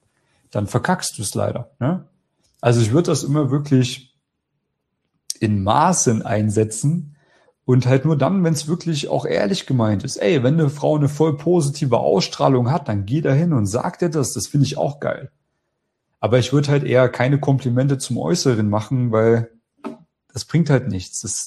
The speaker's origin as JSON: {"language": "German", "region": "East Germany", "country": "Germany", "said": "Ich würde natürlich nach München gehen wahrscheinlich, weil es mir dort am besten gefällt. Als Ossi."}